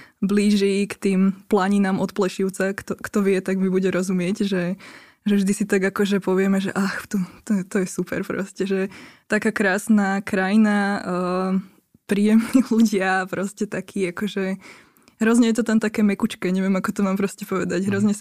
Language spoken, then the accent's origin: Slovak; Piešťany, Trnava Region, Slovakia; Určite som doma v Piešťanoch, tam som sa aj vrátila potom, ako som študovala v zahraničí a vlastne odvtedy tam bývam, som tam veľmi spokojná. Ale áno, je pravda, že teraz pracujem vlastne v Trenčine